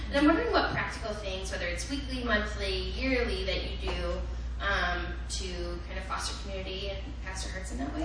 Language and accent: English; Wisconsin, United States; I'm from Wisconsin. I'm the worship director at my church there.